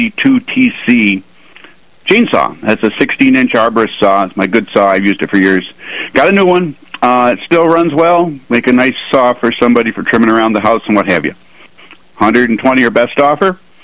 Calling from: Godfrey's Pond, New York, United States; from Godfrey's Pond.

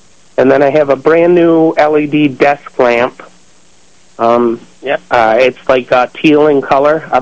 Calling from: Warsaw, New York, United States; Calling from Warsaw.

